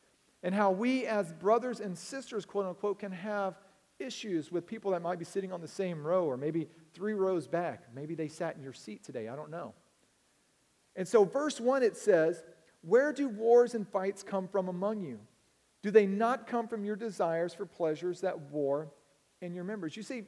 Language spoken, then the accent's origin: English; Texas, United States; Now, I grew up in Texas, small town. I'm talking small, like 300 people small.